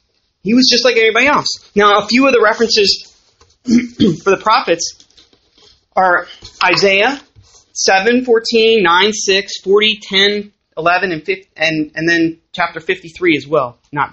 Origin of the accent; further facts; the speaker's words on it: Arbutus, Maryland, United States; I grew up down in Arbutus and went to the school called Lansdowne